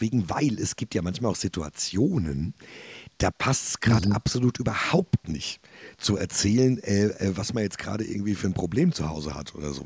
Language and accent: German; Hesse, Germany; auf jeden Fall ist es in meiner Region städtischer als bei dir, mein Freund. Aber gut, ich komme aus dem Raum Frankfurt und bin jetzt 29 Jahre alt.